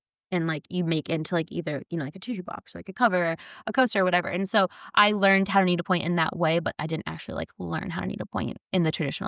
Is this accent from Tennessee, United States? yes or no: no; Chicago, Illinois, United States; When I got to Kentucky, I grew up all over. I came from Chicago. My parents were in Chicago, came down, and I was like this little North Shore lady.